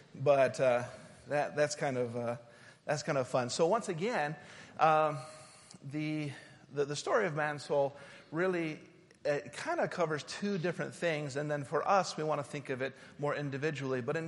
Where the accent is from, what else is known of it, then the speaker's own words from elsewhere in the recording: Utah, United States; also born or lived in Schenectady, New York; I was actually born in Schenectady, New York. I was raised in Utah. My parents moved out there when I was real small, but I was born there.